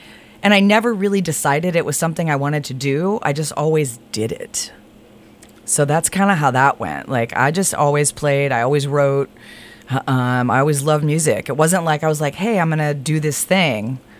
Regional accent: Illinois, United States; Like, I grew up on a farm in the middle of the woods. My folks didn't listen to music. But I did start listening to music at the Illinois Boots and Saddle Club

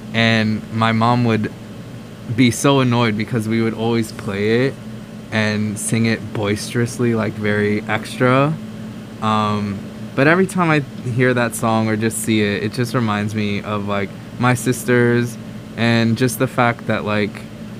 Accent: Florida, United States; I was born and raised in South Florida, so that is where home is. I love the sun, I love the beach, and I love playing soccer in Florida.

